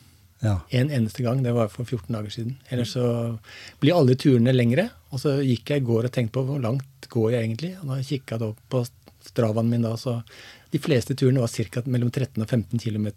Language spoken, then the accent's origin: Norwegian; Seljord, Telemark, Norway; Mm. Jeg født og oppvokst I Seljord, I en liten bygd som heter Dyrlandsdalen, ja. Et godt stykke 3 mil fra Seljord sentrum. Mm. En stille og rolig bygd med ja, veldig fint sted å vokse opp egentlig.